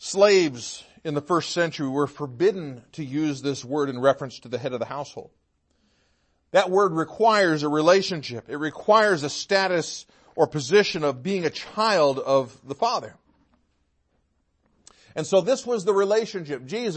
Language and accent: English; Michigan, United States; also born or lived in New York / South Carolina; I was born in upstate New York. I grew up in Michigan. I lived in South Carolina for 9 years, and then I came here.